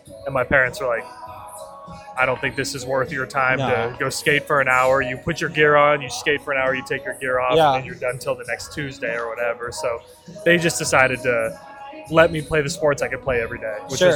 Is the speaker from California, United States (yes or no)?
no; Texas, United States; I enjoyed growing up in Texas.